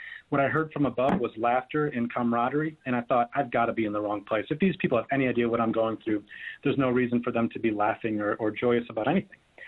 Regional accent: Wisconsin, United States; Growing up in Northeast Wisconsin, if you Google the 10 drunkest counties in the United States, you'll see a heat map of exactly where I grew up.

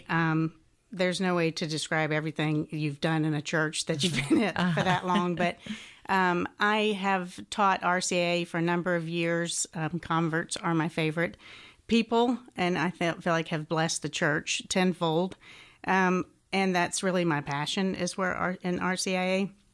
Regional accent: Doraville, Georgia, United States; Well, I am a native Atlantan. I was born and raised in Doraville, Georgia. My mother still lives in Doraville.

